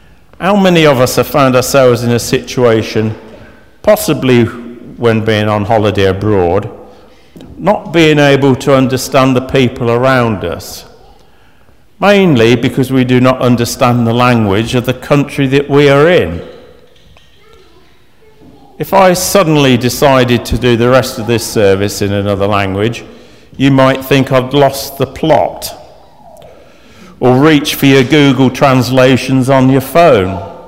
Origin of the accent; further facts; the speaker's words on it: Raunds, East Midlands, United Kingdom; Now, I'm originally from Rouen's, or if you live in Rance, it's Rance. There's no D in it.